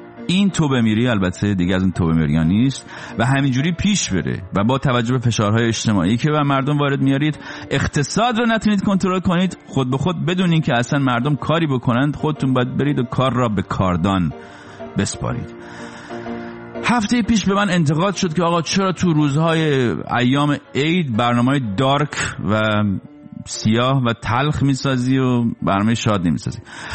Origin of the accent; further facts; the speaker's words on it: Iran; now in United States; پیش که من داشتم از ایران میومدم بیرون همین قیمت بود